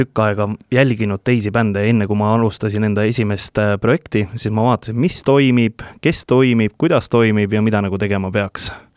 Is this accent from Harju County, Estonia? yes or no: no; Roosna-Alliku, Järva County, Estonia; Pärit olen ma Järvamalt. Kui päris täpselt, siis Roosnallikult, aga ma olen nii palju kolinud